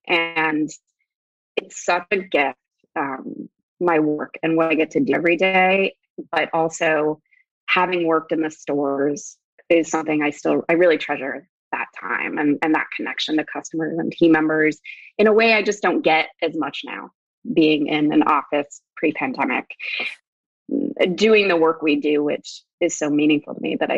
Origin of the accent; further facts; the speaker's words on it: Midwest, United States; also born or lived in New York; I feel like I'm a New York girl in my heart in some ways, even though I grew up in the Midwest.